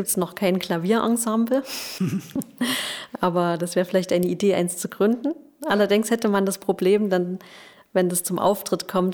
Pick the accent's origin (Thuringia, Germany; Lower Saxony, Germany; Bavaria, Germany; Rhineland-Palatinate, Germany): Thuringia, Germany; Weimar; Ich komme aus Weimar und war dort an der Musikhochschule bzw. an dem Musikgymnasium Belvedere.